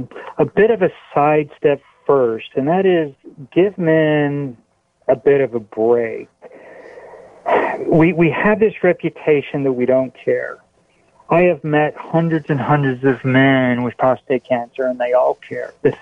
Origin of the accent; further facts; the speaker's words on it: Texas, United States; When I was having the nanoparticle MRI in the Netherlands, and I'm from Texas, so they wanted to know how many horses I had, and did I ride my horse to work?